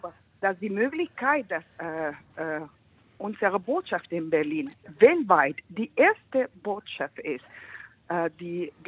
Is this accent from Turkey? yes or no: no; Mexico; now in Germany; Ich komme aus Mexiko, ich bin Korrespondentin hier in Deutschland, einer mexikanischen Zeitung, aber ich bin in Wolfsburg, in Berlin bin ich oft